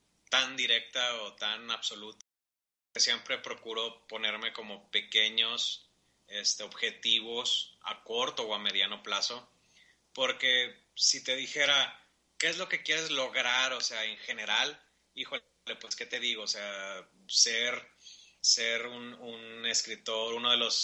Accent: Mexico; soy mexicano, quiero que los lectores sepan que nosotros estamos aquí en México

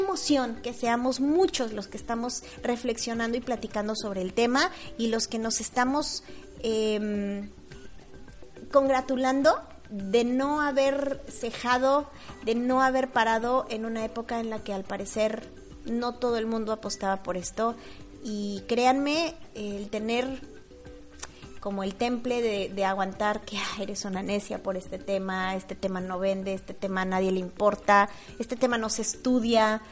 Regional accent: Mexico

